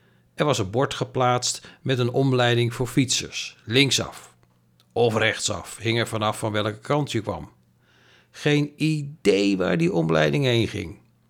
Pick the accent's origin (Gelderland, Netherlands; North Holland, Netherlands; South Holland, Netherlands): North Holland, Netherlands; Amsterdam; Als echte Amsterdammer schroom ik niet om het voetpad als kortere, logische en volkomen natuurlijke fietsroute te nemen.